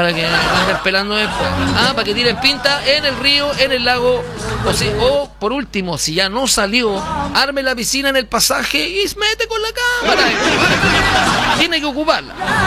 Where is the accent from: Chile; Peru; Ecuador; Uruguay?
Chile; Viña del Mar, Valparaíso